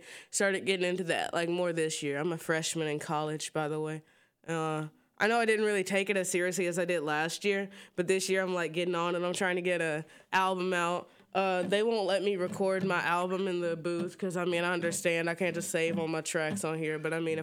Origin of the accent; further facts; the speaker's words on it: Arkansas, United States; accent: southern; I'm from Arkansas, if y'all couldn't tell by my southern accent. By my southern accent, I'm here from the down south.